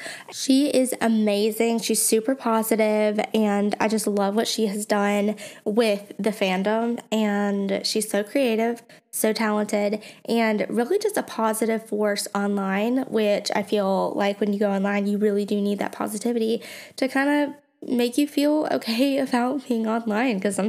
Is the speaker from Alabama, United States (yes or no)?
yes; Mobile, Alabama, United States; I recently found out that Taylor was in my hometown. So I live in Mobile, Alabama, which is like, where's that?